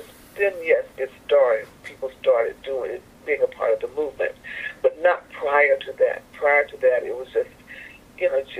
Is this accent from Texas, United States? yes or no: no; Detroit, Michigan, United States; also born or lived in Greenville, Mississippi; I was born in Greenville, Mississippi, yes, but I actually grew up in Detroit, Michigan.